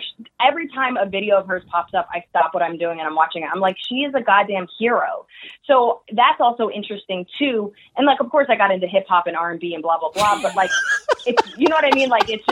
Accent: New Jersey, United States; I grew up in Jersey, so it's honestly, it's white people and Indian people.

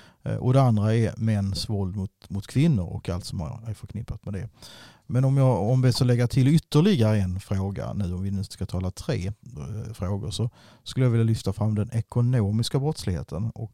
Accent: Skåne, Sweden; now in Stockholm, Sweden; Man hade helst varit på hemmaplan hemma i Skåne, men så är det ibland.

